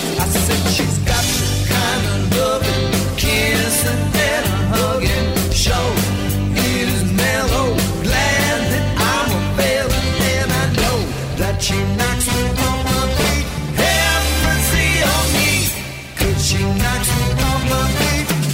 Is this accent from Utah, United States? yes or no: no; Chicago, Illinois, United States; Kind of brings us back to our Chicago roots. Y'all know we're from Chicago.